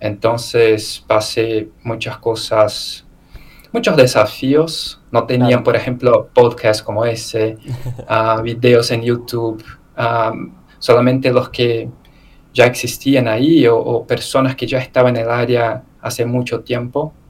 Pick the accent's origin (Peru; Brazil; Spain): Brazil; born there; Spanish is a second language; Estoy en Brasil, nací en Brasil y vivo en Brasil. Estoy en el sur, en un lugar que es casi la segunda casa de argentinos, que se llama Florianópolis.